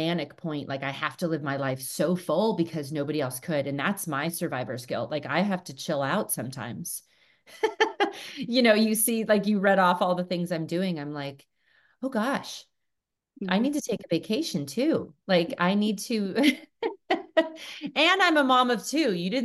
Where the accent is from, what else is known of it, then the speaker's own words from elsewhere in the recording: Pleasant Hill, California, United States; now in Whitefish, United States; I come from Pleasant Hill, California, which was used to be a smaller farm town, and now I live in a smaller farm, kind of smaller town, Whitefish, Montana, which is growing.